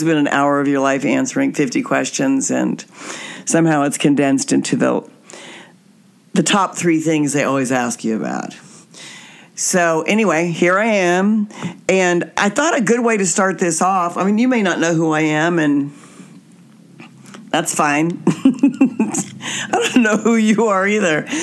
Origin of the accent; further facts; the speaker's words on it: Wichita, Kansas, United States; But let's say I'm in a store in my hometown of Wichita, Kansas. That's where we're broadcasting from right now.